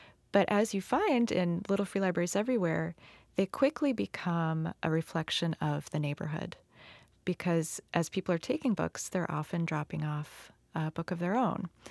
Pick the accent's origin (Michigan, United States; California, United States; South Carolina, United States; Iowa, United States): Iowa, United States; Growing up in Iowa, my dad would take me to our small town public library every Saturday so I could come home with a stack of books.